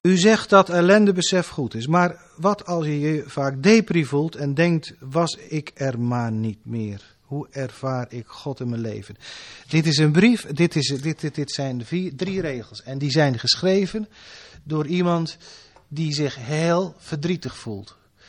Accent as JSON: {"language": "Dutch", "region": "Zeeland", "country": "Netherlands", "said": "Ik kom uit Zeeland. Dat heb je al gehoord, zag je aan zeker, hè? Aan mijn accent."}